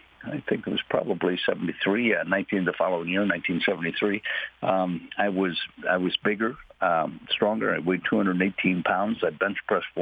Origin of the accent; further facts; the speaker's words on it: Appleton, Wisconsin, United States; And I grew up in Appleton, a small town, Appleton, right, Wisconsin, grew up in a neighborhood, had Catholic education